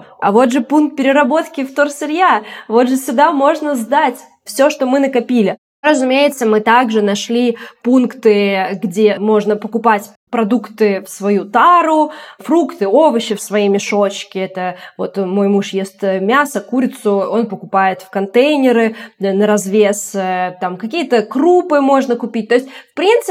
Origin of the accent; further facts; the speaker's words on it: Bryansk, Bryansk Oblast, Russia; now in Buenos Aires, Argentina; Я вообще из Брянска. Но так сложилась жизнь, что сейчас я живу в Буэнос-Айресе, в Аргентине, уже почти год. В одном из самых лучших районов Буэнос-Айреса, как я считаю, это район Палермо.